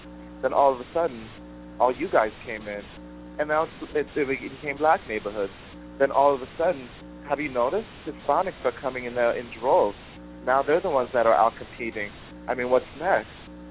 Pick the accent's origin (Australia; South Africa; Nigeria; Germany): Germany; English is a second language; now in United States; I am from Germany. I've been here for about 15 years.